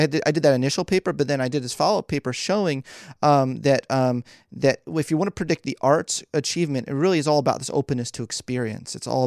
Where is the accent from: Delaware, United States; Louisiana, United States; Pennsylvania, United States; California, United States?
Pennsylvania, United States; Philadelphia; born or raised there